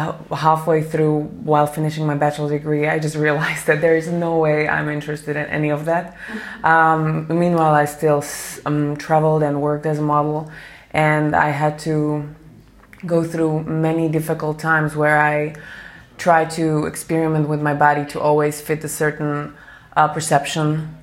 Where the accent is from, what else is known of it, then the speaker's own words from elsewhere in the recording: Slovakia; English is a second language; I'm from Slovakia, I'm 29 years old.